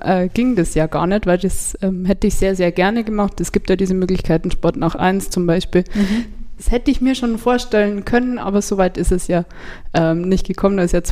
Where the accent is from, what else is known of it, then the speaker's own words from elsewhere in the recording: Bernau, Bavaria, Germany; Ich bin in Bernau aufgewachsen